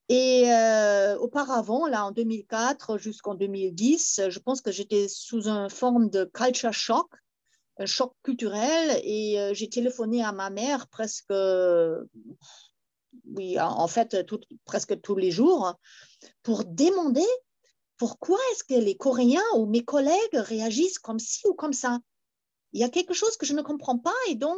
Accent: Berlin, Germany; also born or lived in Pau, France; en Allemagne, à Berlin, je me sens quand même allemand. Il n'y a personne qui me demandait, oh, tu viens d'où ou quelque chose, parce que je parle quand même allemand comme une Allemande, et on

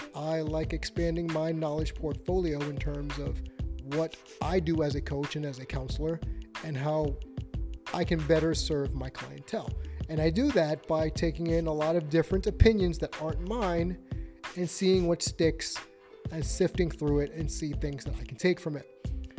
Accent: New York City, New York, United States; I believe he's based out of my hometown of New York City

